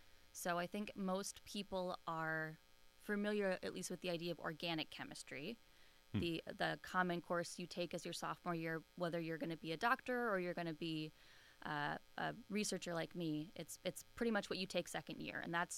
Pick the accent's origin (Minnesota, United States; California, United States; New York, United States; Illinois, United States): Minnesota, United States; Yeah, originally I'm from Minnesota, near the Twin Cities, one of the suburbs there.